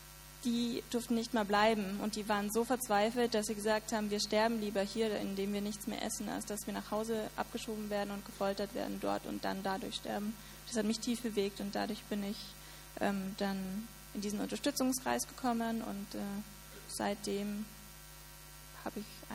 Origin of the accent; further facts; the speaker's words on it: Austria; now in Berlin, Germany; Ich konnte als Österreicherin einfach nach Berlin ziehen, einfach weil mir irgendwie ein bisschen langweilig war.